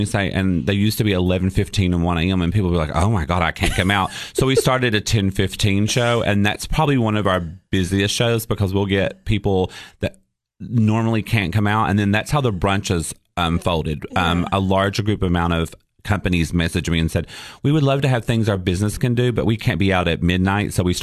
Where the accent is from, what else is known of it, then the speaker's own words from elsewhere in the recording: Kentucky, United States; So I grew up in Eastern Kentucky